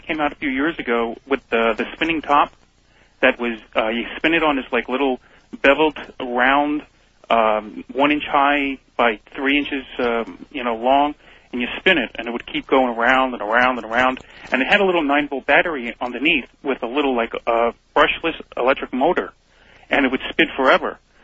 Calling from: Hicksville, New York, United States; from Hicksville, Long Island.

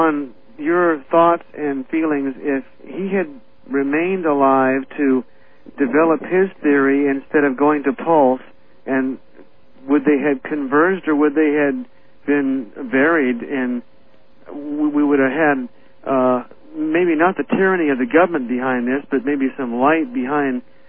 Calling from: Aiea, Hawaii, United States; I'm in Aiea.

